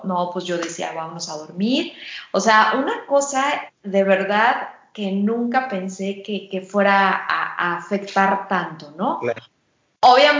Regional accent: Mexico; Pero cuando vienes completamente siendo mexicano y te adaptas a este nuevo contexto, pues bueno, es también toda una aventura

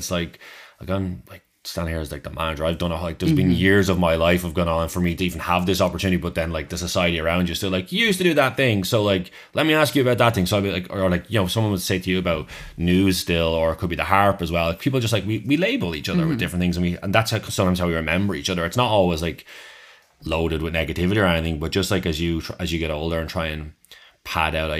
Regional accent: Dublin, Leinster, Ireland; also born or lived in Cavan; kind of from where I grew up in Dublin before we moved to Cavan.

